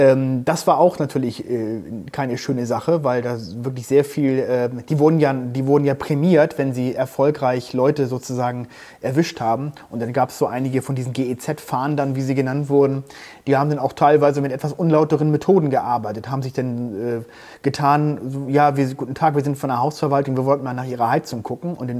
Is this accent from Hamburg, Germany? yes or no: yes; Hamburg, Germany; ich komme aus Hamburg, wie gesagt